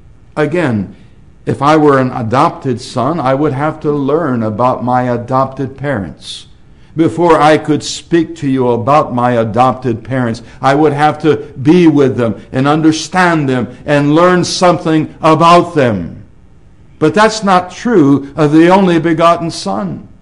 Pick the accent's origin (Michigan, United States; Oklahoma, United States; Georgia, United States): Michigan, United States; born there; I wasn't adopted. I was born in Michigan, and I have a father.